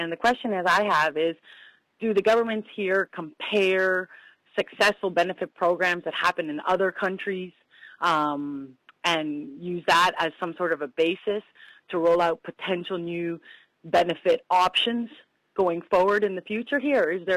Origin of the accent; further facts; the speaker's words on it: Canada; now in Glasgow, United Kingdom; I'm a Canadian who's been living in Glasgow very happily for the last 8 years.